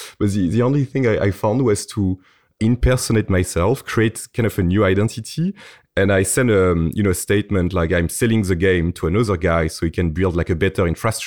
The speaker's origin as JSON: {"language": "English", "town": "Lyon", "region": "Auvergne-Rhône-Alpes", "country": "France", "tie": "born or raised there", "moved": "as an adult", "lives_now": "London, United Kingdom", "said": "I remember I was in my hometown in Lyon, in France back then."}